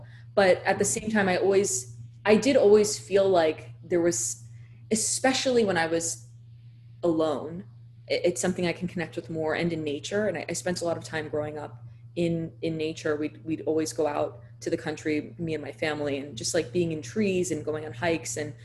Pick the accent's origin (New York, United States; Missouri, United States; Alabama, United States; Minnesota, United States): New York, United States; Brooklyn; So I grew up in Brooklyn Heights, which is a very artistic enclave of New York City.